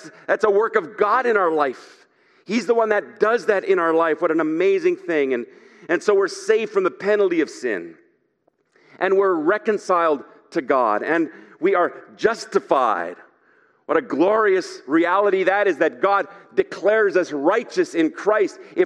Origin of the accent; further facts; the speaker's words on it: Germany; I grew up in Germany, and my dad was an evangelist.